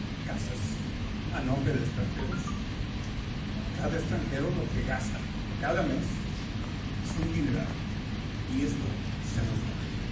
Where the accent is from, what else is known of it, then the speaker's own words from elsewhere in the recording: Canada; now in Chapala, Mexico; He sido residente aquí en Chapala desde hace 45 años. Soy originario de Canadá.